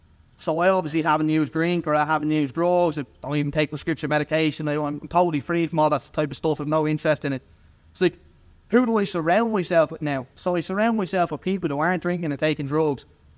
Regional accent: Leinster, Ireland; I'm from Kildare.

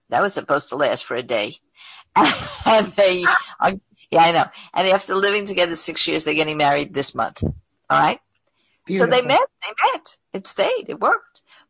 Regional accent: Brooklyn, New York, United States; I mean, we're both from Brooklyn.

